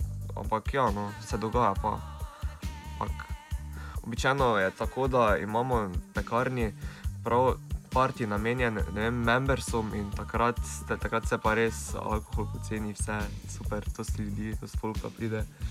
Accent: Maribor, Drava, Slovenia; prihajam iz Maribora in sem sedaj na obisku, tako 3 dni tukaj v Ljubljani.

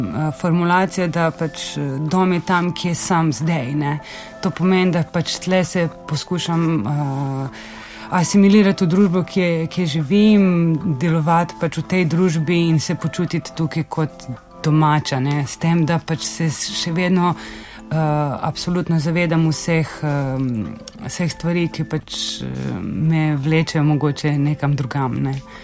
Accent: Belgrade, Serbia; moved away; rojena sem v Beogradu, pač to je moj dom, sem tam ne živim več pač že 15 let. In sem vmes spremenila pač dva mesta, ne.

